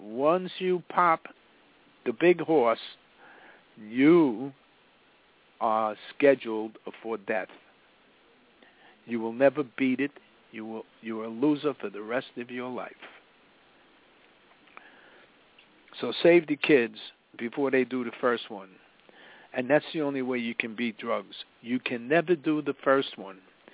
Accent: New York City, New York, United States; When I was growing up in Washington Heights, can I tell you that I came from a generation that was drug-free?

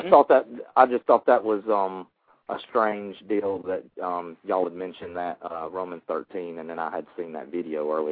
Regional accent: Columbus, Georgia, United States; I'm from Columbus, Georgia.

